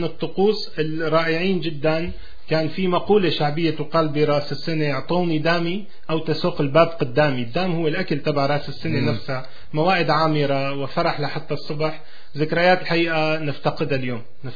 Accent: Damascus, Damascus Governorate, Syria; born there; أنت مثل ما قلت أنا ولدت بدمشق

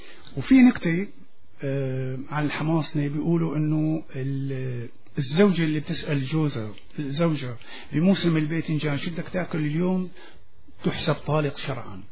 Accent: Homs, Homs Governorate, Syria; انا بدي اقول اذكياء لانه انا حمصي طبعا

